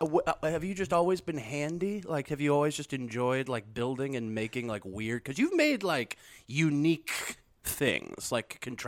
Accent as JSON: {"language": "English", "region": "the Ozarks", "country": "United States", "tie": "born or raised there", "said": "I was born and raised in the Ozarks, and so I was always like out in the woods going backpacking, hiking"}